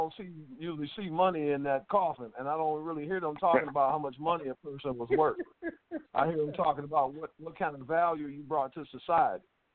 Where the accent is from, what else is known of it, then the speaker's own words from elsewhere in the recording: Detroit, Michigan, United States; I'm from Detroit, Motown.